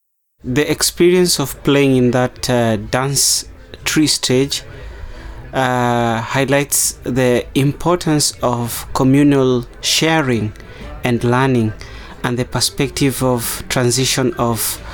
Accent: Kenya; since I'm from Kenya in Africa

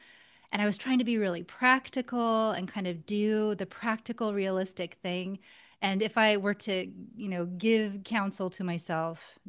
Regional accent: Santa Cruz, California, United States; now in San Francisco, United States; But I grew up in Santa Cruz, California, which is a smaller beach town. And that feels like my heart home.

